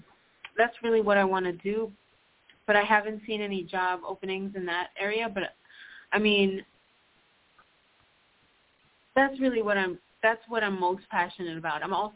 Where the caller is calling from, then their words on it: Puerto Rico; I'm calling from Puerto Rico.